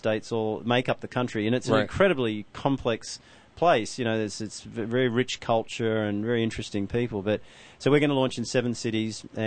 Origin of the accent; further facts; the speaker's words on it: Australia; being an Australian, going to India